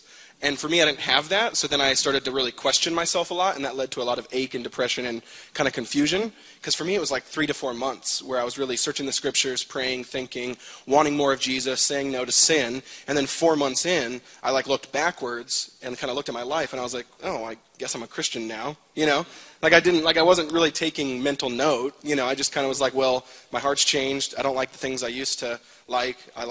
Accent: United States; Like it didn't to most in my generation growing up in the States

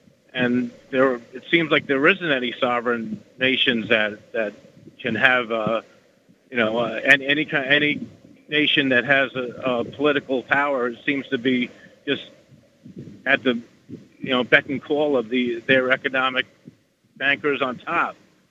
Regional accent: Long Island, New York, United States; I'm from Long Island.

